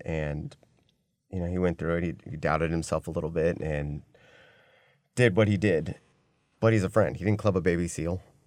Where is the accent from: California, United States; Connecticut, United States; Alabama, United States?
California, United States; Oakland; now in Sacramento, United States; You know, we're both from Oakland originally. You know, so I came out here